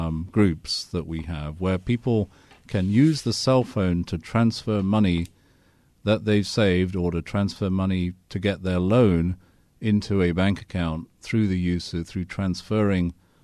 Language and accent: English; Kenya; I was brought up in Kenya